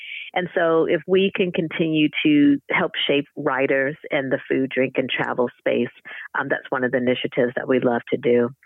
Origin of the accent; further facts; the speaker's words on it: Midwest, United States; now in Oakland, United States; growing up in the Midwest, a lot of things, obviously now living in Oakland, food is different